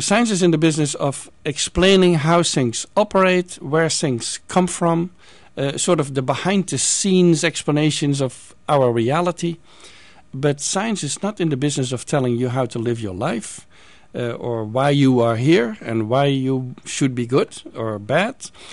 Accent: Netherlands; English is a second language; I'm from the Netherlands

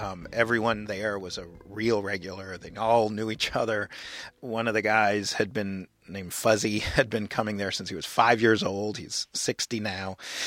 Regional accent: New York City, New York, United States; I grew up in New York City in the 1970s, which was about the most iconic distressed city before, I guess, Detroit in the modern era, a city that was fundamentally broken.

